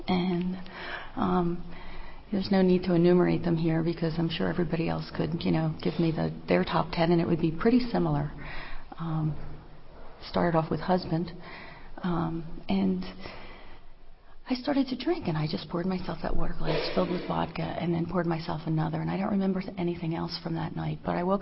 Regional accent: Pennsylvania, United States; also born or lived in New Jersey; I grew up in Pennsylvania, and after living in New Jersey for the bulk of my drinking career and my early sobriety, I moved back.

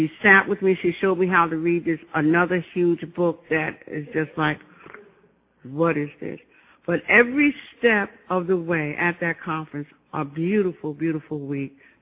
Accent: Orange, New Jersey, United States; also born or lived in Montclair; I'm from Jersey. I was born in East Orange. Raised in Orange, lived in East Orange, lived in Montclair, Essex County.

